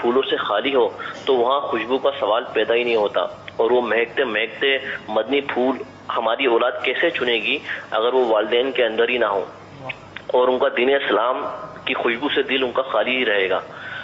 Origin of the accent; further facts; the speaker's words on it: Karachi, Sindh, Pakistan; now in United Arab Emirates; عرض کر رہا ہوں متحدہ عرب امارات سے, میں کراچی کا رہنے والا ہوں.